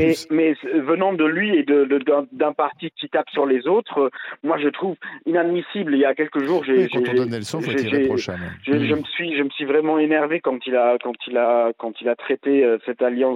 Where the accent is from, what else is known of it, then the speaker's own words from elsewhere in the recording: Marseille, Provence-Alpes-Côte d'Azur, France; c'est qu'on est marseillais et qu'on est supporter de l'OM.